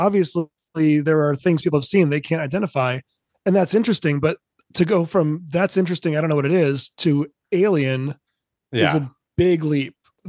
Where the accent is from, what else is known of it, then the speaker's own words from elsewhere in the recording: Ann Arbor, Michigan, United States; also born or lived in Portland; Michigan originally. I moved to Portland. I spent the better part of my 20s in Portland, but I grew up in Ann Arbor, Michigan.